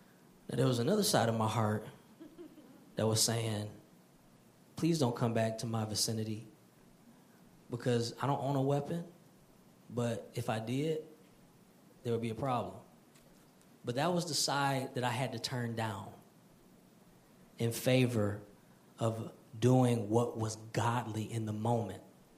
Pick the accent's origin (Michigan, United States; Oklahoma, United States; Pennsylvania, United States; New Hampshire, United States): Michigan, United States; Detroit; So that, you know, I'm from Detroit, so that was a little weird.